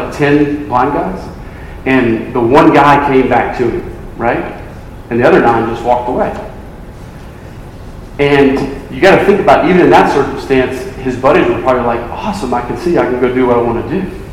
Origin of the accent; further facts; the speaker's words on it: Louisiana, United States; I'm from Louisiana.